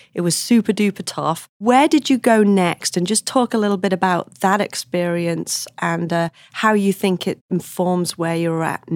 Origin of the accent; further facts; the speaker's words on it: England, United Kingdom; We are both from England